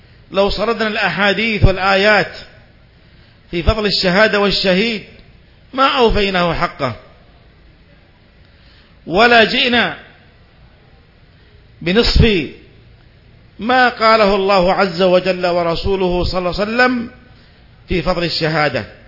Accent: Saudi Arabia; وأن يحمي بلادنا المملكة العربية السعودية

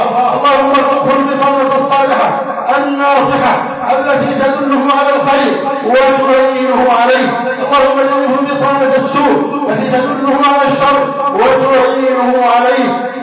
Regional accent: Egypt; بلدنا مصر

